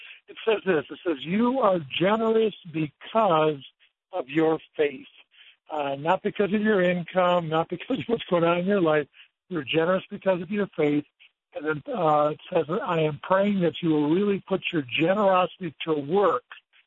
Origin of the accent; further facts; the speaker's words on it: Wisconsin, United States; I grew up in Wisconsin, went to UW-Madison